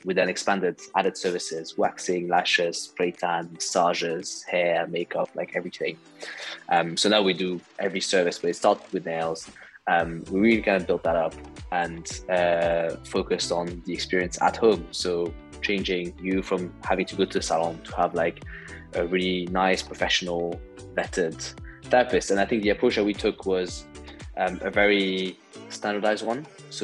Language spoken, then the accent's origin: English; France; English is a second language; also born or lived in Germany; now in United Kingdom; I'm originally from France, as you can probably guess from my name and my accent. But I've been in the UK for about 8 years now. I actually studied here for my master's.